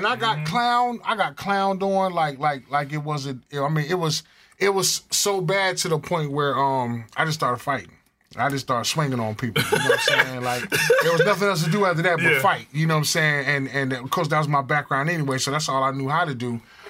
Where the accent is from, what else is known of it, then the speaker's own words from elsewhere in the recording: New Jersey, United States; up north, where I grew up from, the way you dress, you're from Connecticut, I'm from Jersey. So growing up in the 80s